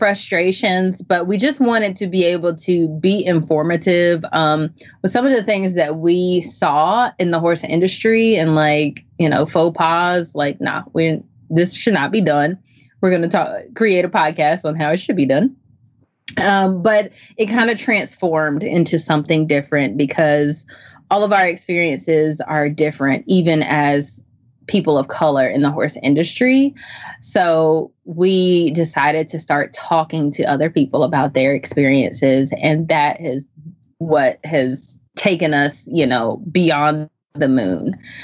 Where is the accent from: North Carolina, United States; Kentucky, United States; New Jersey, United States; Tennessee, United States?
North Carolina, United States; Chapel Hill; now in Zebulon, United States; I am from Chapel Hill, North Carolina. I currently live in Zebulon.